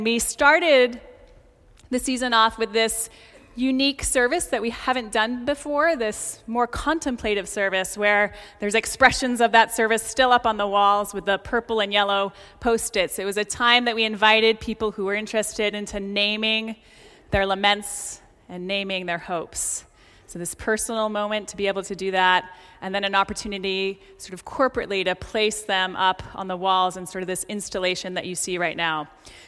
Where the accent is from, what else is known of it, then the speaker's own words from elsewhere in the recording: Maine, United States; I was born and raised in Maine and have lived in New England all of my life.